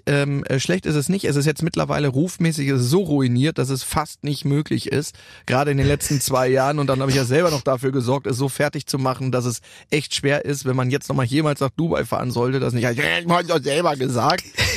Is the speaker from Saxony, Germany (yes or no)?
no; Cologne, North Rhine-Westphalia, Germany; ich komme ja aus Köln